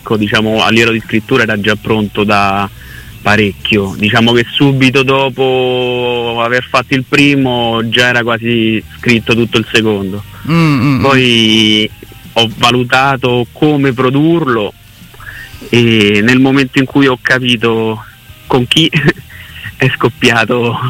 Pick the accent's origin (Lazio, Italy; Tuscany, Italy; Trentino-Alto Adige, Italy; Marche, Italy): Lazio, Italy; Rome; io sono originario, diciamo, i miei genitori, io sono nato e cresciuto a Roma. Però i miei genitori sono di Gradoli, che sta sul lago di Bolsena.